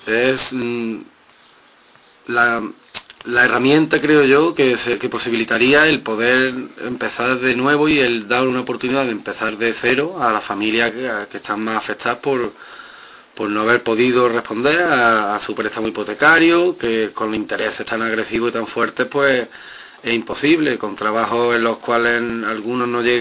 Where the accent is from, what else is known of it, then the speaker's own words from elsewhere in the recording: Alameda, Andalusia, Spain; sino en Alameda, por ejemplo, de donde yo soy